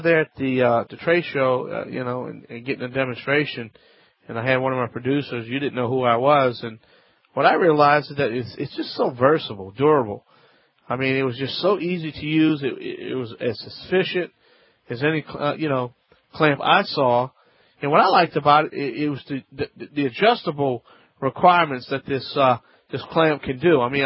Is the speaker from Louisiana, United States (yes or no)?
yes; Louisiana, United States; from the Bayou Land.